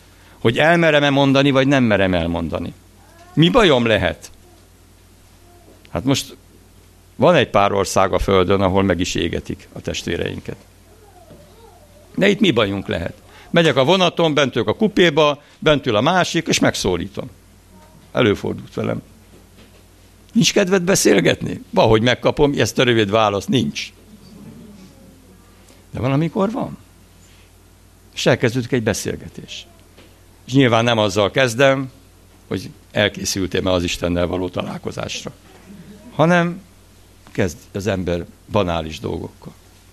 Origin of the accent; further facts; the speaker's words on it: Abasár, Heves, Hungary; born there; Én meg Abasáron születtem, egy ilyen, apám katona volt egy ilyen tiszti házba